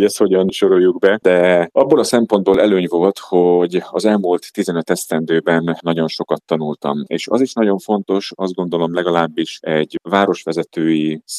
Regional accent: Zalaegerszeg, Zala, Hungary; a szülővárosomnak, az Zalaegerszeg polgárainak a szavazatai

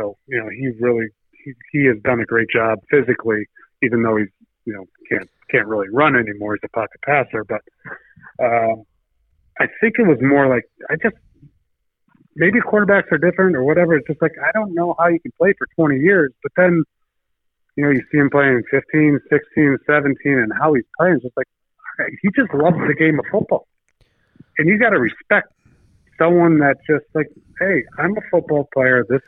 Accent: Pennsylvania, United States; now in Rhode Island, United States; You know, God, hey, look, I'm from Pennsylvania. You know, I live in Rhode Island now

